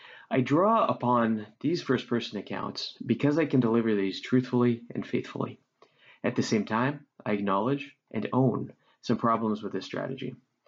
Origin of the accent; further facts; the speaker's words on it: Canada; I am a settler on this land. In fact, I grew up elsewhere in the Canadian nation state.